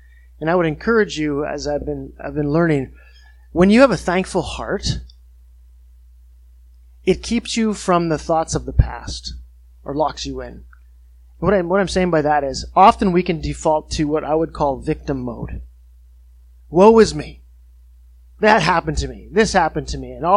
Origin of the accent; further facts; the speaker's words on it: Kitimat, British Columbia, Canada; I was born in February. We lived up northwest BC in Kitimat.